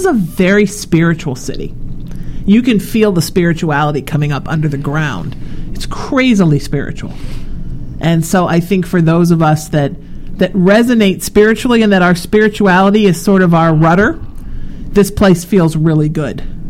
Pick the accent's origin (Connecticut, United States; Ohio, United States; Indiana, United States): Connecticut, United States; New Haven; now in Los Angeles, United States; Because when I go back to New York, and I'm from New Haven, when I go back to New York, the first day and a half, I'm like, that's it.